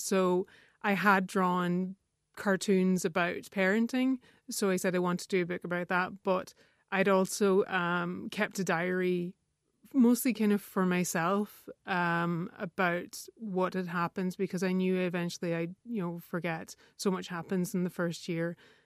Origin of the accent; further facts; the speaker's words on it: Ulster, Ireland; because I'm from Donegal, we use humour as a way of dealing with things